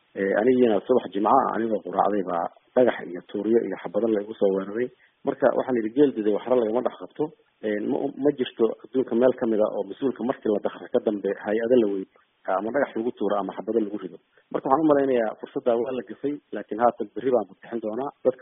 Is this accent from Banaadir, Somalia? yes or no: no; Garbahaarey, Gedo, Somalia; anigu garbaharay baan ku dhashay oo ka imid